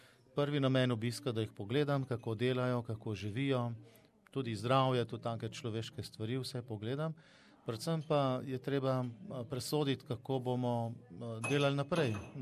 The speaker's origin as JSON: {"language": "Slovenian", "town": "Ljubljana", "region": "Central Slovenia", "country": "Slovenia", "said": "Jaz sem Ljubljančan, to mogoče ni najboljše priporočilo"}